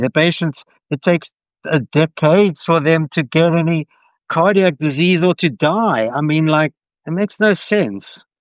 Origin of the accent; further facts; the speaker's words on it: Denver, Colorado, United States; I'm a PKDologist from Denver, Colorado.